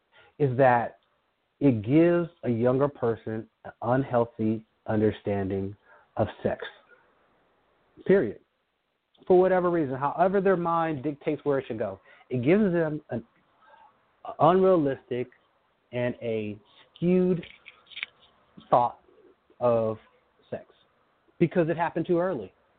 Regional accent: West Coast, United States; I'm not from the South. And although I come from the West Coast, it happens.

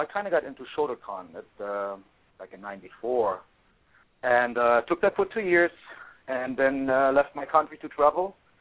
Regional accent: East Germany, Germany; I grew up in East Germany

